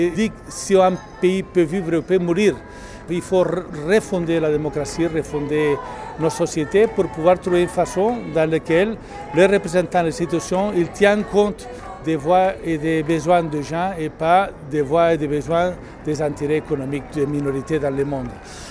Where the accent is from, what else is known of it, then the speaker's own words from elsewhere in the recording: Barcelona, Catalonia, Spain; French is a second language; j'ai 56 ans. Je viens de Barcelone.